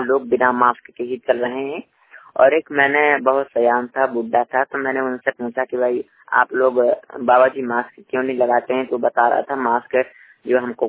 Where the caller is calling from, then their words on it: Banda, Uttar Pradesh, India; श्रमिक वाणी रिपोर्टर जिला बांदा उत्तर प्रदेश से।